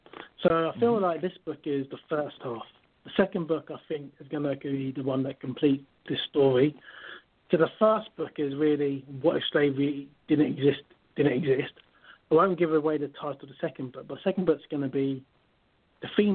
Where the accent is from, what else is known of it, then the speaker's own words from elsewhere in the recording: London, United Kingdom; Okay, so I was born in London. I'm from, my origin is Nigeria. And I grew up in East London, spent some time in Kent.